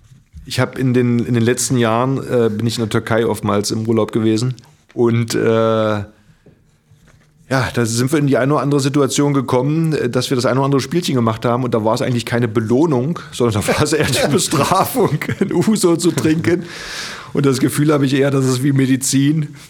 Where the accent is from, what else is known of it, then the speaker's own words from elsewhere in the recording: Magdeburg, Saxony-Anhalt, Germany; Ich komme aus Magdeburg, wo man mit sehr starken Emotionen den Handball begleitet hat